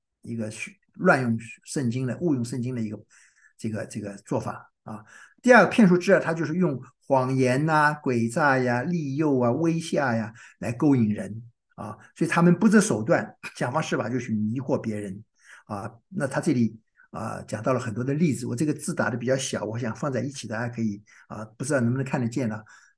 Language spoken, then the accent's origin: Chinese; Shanghai, China; 弄得我上海人叫七荤八素，就是晕头转向啊